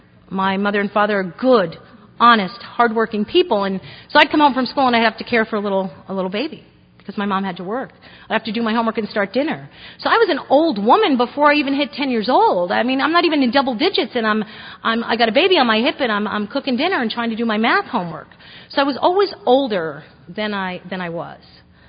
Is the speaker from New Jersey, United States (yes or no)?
yes; New Jersey, United States; I'm originally from New Jersey. I'm 48 years old. I come from an Irish Catholic family. My mother's actually from Scotland. My father's Irish and German.